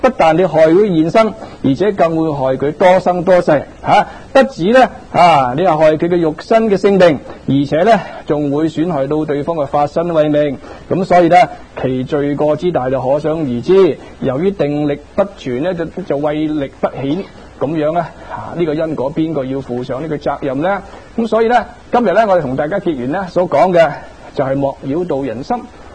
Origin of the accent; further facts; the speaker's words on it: Guangdong, China; 其实有一句俗语，我们广东人不妨以俗语去讲